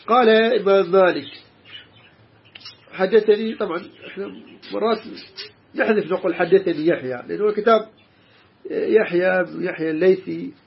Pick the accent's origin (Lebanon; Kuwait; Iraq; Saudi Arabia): Iraq; احنا من عراقي ما اعرف في باقي البلدان هذا موجود او غير موجود